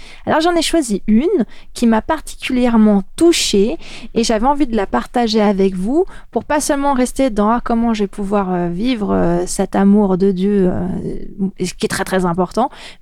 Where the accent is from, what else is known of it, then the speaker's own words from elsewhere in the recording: France; Par exemple, en France, moi je viens de France